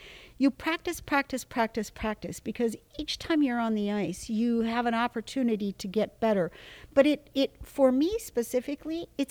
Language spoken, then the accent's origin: English; Canada; I'm originally from Canada, and we grow up curling.